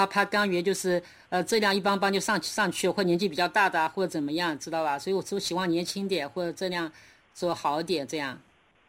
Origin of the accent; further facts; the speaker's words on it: Zhejiang, China; 我是浙江的，但是我现在人住在那个重庆人民医院，